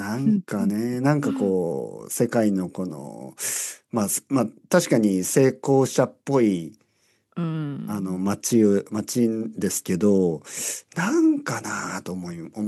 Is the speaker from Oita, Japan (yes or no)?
yes; Oita, Japan; まあ僕大分県出身だから、昔から温泉街ってたくさんあるんですけど